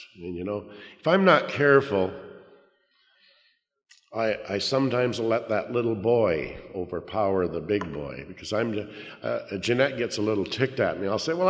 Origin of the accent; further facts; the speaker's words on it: Canada; And after the meeting, I went and introduced myself and talked, said we're from Canada.